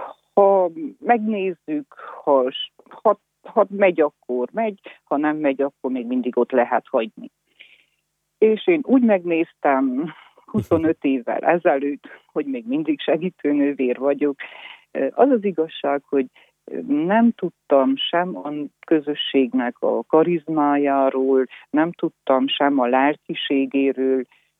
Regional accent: Tușnad, Harghita, Romania; Én Nagytusnádon születtem, egy egyszerű kis családban. Nem ismertünk szerzeteseket, kommunizmusba születtem, nőttem fel.

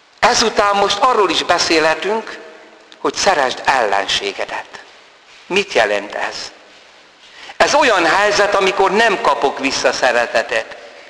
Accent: Hungary; now in France; észrevette az akcentusomon, hogy melyik területéről vagyok Franciaországnak, mondom, Magyarországról vagyok.

